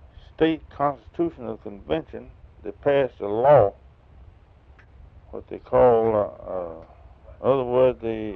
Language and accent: English; Lisbon, Louisiana, United States; born there; I was born in Cleveland Parish, Louisiana, at Lisbon, Louisiana, which is my present address.